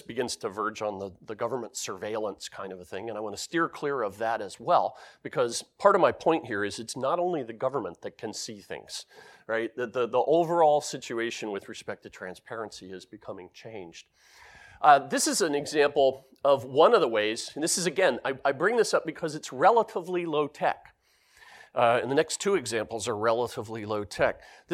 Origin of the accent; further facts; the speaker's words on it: United States; now in Denmark; Being an American who lives in Denmark, I hate region coding, right?